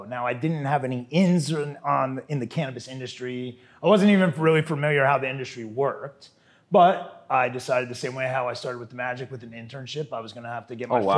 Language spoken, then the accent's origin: English; Orlando, Florida, United States; So, you know, I'm actually a Floridian. I grew up in Florida, Orlando. I went to school at the University of Florida.